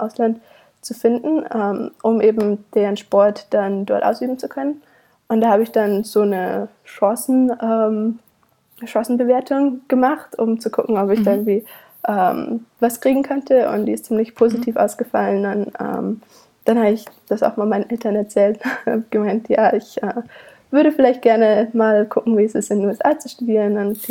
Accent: Baden-Württemberg, Germany; now in United States; Ich komme aus einem winzigen Kaff im Schwarzwald

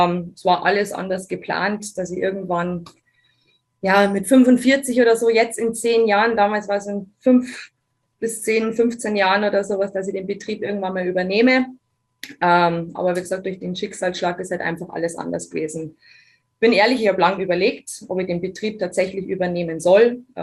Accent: Bavaria, Germany; Aber auch wenn ich versuche, Hochdeutsch zu reden, kann ich meine Herkunft nicht leugnen. Also ja, ich bin aus Bayern. … bin 35 Jahre alt

